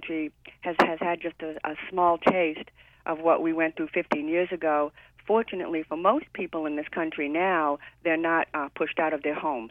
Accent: Louisiana, United States; I felt angry that a resident of Louisiana, my home state, actually considered me and everyone who lived in New Orleans stupid for living in New Orleans and imbeciles for rebuilding.

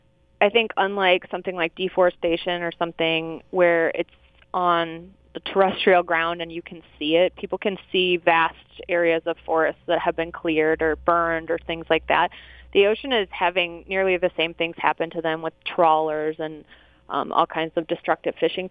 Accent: Minnesota, United States; I'm originally from Minnesota, so about as far from the ocean as you can get in the U.S.

